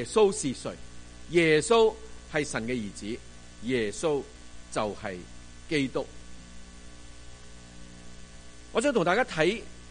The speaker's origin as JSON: {"language": "Cantonese", "country": "China", "lives_now": "Vancouver, Canada", "said": "我哋今日作为中国人，我哋能够享受呢个福音嘅好处"}